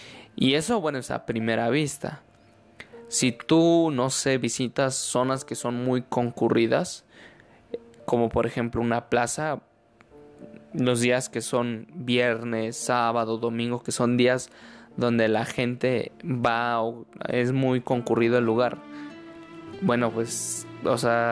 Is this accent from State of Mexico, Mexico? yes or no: yes; State of Mexico, Mexico; realmente no vivo allá, yo soy del Estado de México, pero voy muy seguido a lo que es la ciudad.